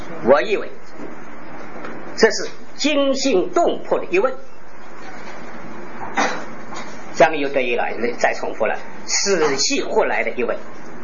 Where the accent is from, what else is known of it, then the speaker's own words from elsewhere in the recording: China; 尽管我们中国人的主体意识的觉醒是处于被动